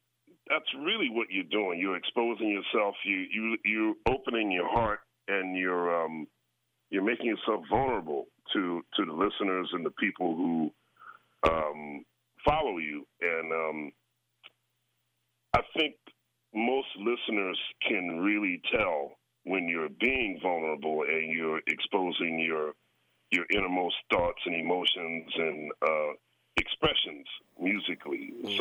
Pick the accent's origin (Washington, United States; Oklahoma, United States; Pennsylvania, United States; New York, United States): Pennsylvania, United States; Philadelphia; those are certainly the four that made the greatest impact on me as a kid growing up in Philly.